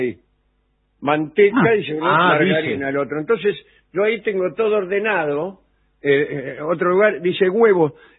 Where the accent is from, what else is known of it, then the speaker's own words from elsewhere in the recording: Caballito, Buenos Aires, Argentina; now in Alicante, Spain; Sí, abrazo desde Alicante. … de Caballito.